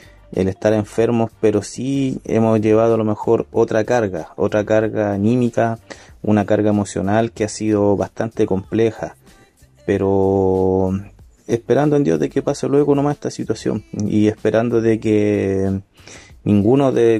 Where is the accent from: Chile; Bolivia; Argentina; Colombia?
Chile; Coronel, Biobío; also born or lived in Santiago; Si bien viví en Santiago muchos años, nací en Santiago, pero a temprana edad me vine acá al sur a Coronel, una ciudad que está a 25-30 kilómetros al sur de Concepción.